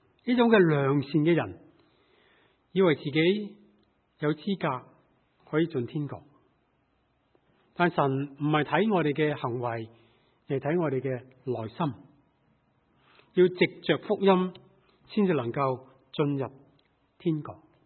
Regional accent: China; 我们中国人领受了

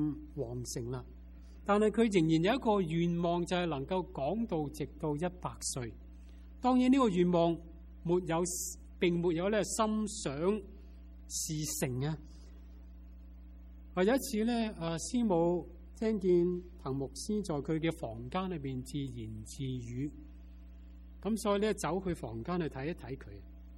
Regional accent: Hong Kong; now in United States; 我们在美国长我们在香港长大就没有这样的机会。

